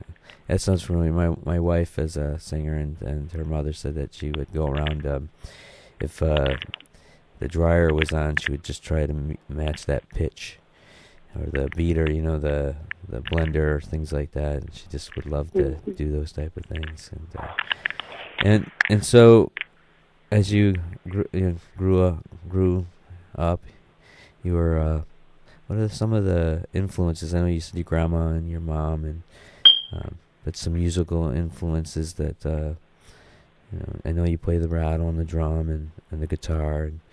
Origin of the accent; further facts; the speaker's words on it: Akwesasne, New York, United States; And I grew up in New York, but I grew up in like upstate New York on Akwesasne